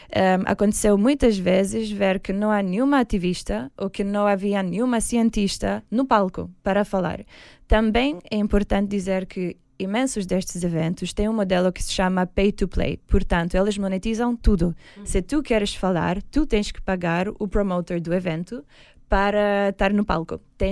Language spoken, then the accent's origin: Portuguese; Romania; Portuguese is a second language; moved away as an adult; also born or lived in Milan, Italy; now in Portugal; Não, eu sou da Roménia, mas quando tive 18 anos mudei para Milão, em Itália, para fazer os meus estudos em finanças e economia.